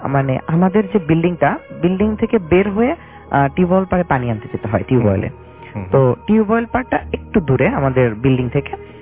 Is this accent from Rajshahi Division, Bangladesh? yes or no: yes; Sirajganj, Rajshahi Division, Bangladesh; ঘটনাটা ঘটেছে সিরাজগঞ্জে, আমার দেশের বাড়ি।